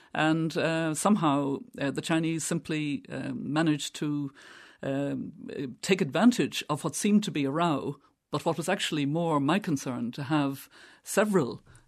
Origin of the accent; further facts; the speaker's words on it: Ireland; I perfectly understand. We had many times as Irish people, no Irish allowed.